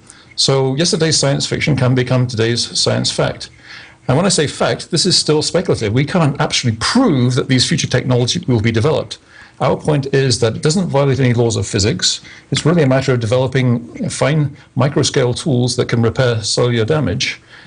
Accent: United Kingdom; moved away as an adult; now in United States; I guess I'm still sort of British. My American friends think I'm British, but I've been living in the States since 1987.

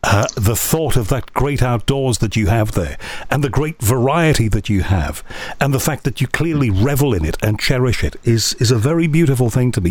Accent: United Kingdom; for me as a Brit, incomprehensibly wide open spaces.

